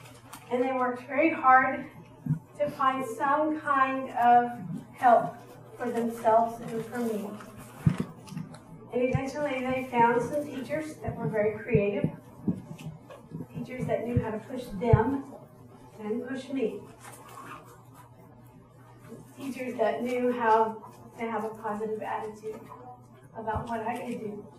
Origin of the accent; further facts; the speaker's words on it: Houston, Texas, United States; I'm originally from Houston, Texas. I attended public schools